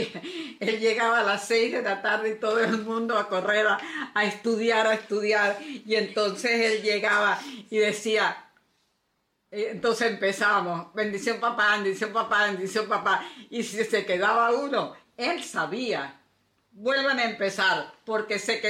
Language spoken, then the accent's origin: Spanish; Mérida, Venezuela; born there; En Mérida, con mucho orgullo.